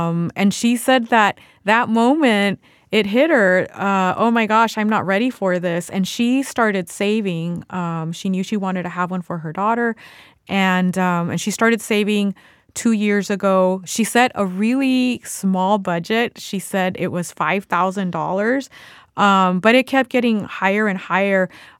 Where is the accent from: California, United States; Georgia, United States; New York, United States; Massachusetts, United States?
California, United States; Chula Vista; And I was born and raised in Chula Vista, and I'm there all the time myself.